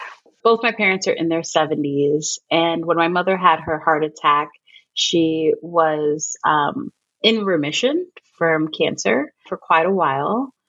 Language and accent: English; New York, United States; I am a Black Latina. My mother's Puerto Rican. My dad is African American. I'm from New York.